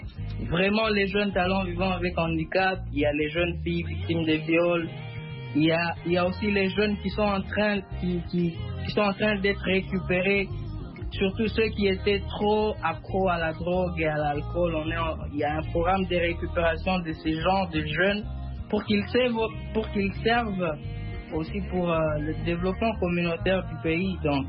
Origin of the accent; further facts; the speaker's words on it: North Kivu, DR Congo; Vous savez, chez nous au Nord